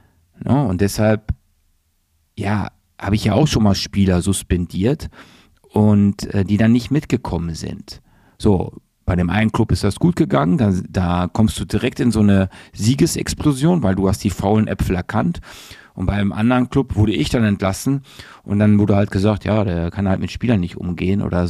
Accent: North Rhine-Westphalia, Germany; Meine Mutter ist aus Rotterdam. Ich bin in Westfalen aufgewachsen.

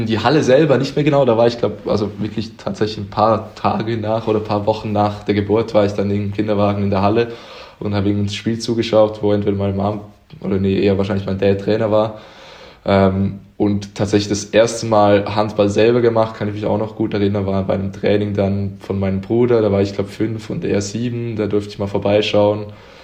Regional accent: Uster, Zurich, Switzerland; Ich bin in Uster geboren, das ist in der Nähe von Zürich, also ja, nicht im Vorort von Zürich, aber so eine kleinere Stadt in der Nähe von Zürich. Und bin da, sag ich mal, eher ländlich eigentlich geboren und da auch aufgewachsen.

